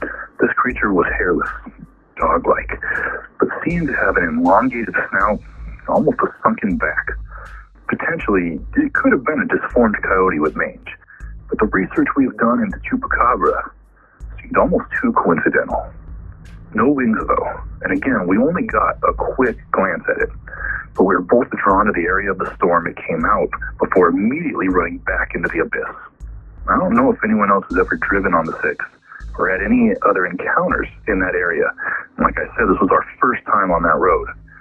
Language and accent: English; Los Angeles, California, United States; moved away as an adult; now in Reno, United States; we decided to drive down to the LA area where both of us grew up and where most of our families still reside